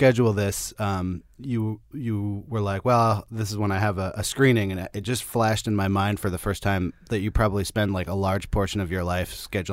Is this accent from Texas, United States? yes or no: no; Berkeley, California, United States; I'm from Berkeley, California. We did not have West Coast.